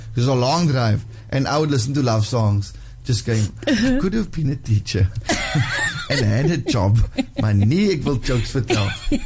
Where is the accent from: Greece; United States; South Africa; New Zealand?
South Africa; Heathfield, Western Cape; I grew up in Heathfield at St. Anthony's Primary.